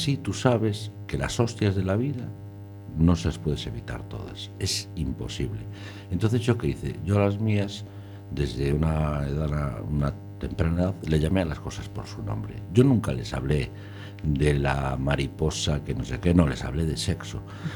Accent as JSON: {"language": "Spanish", "country": "Spain", "said": "es que España somos los camareros de Europa, porque ahora mismo no tenemos casi fábricas, no tenemos nada."}